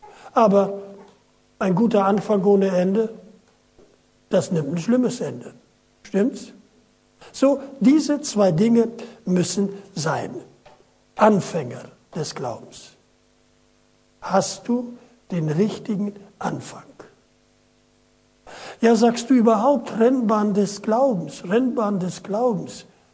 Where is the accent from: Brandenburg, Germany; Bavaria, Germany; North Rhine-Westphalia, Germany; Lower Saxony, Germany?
Lower Saxony, Germany; ich weiß, bei uns in Ostfriesland